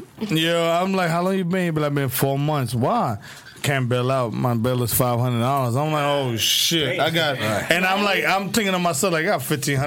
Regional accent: New York, United States; And I tell him, yo, I'm from New York.

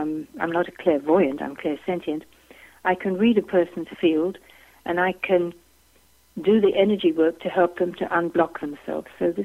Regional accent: South Africa; also born or lived in London; now in Vancouver Island, Canada; I do come from England. I was born in London. I was brought up in South Africa. That's probably why the accent is not Canadian. And I'm currently married to a Canadian and enjoy living here on Vancouver Island.

